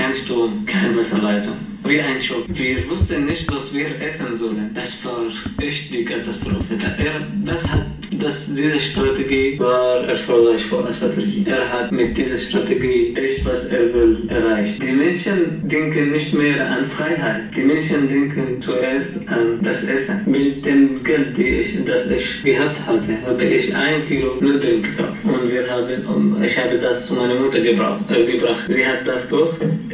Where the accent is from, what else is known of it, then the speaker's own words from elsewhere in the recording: Douma, Rif Dimashq, Syria; German is a second language; Das war 17. März 2011 und die erste Demonstration bei uns in Duma war 25. März.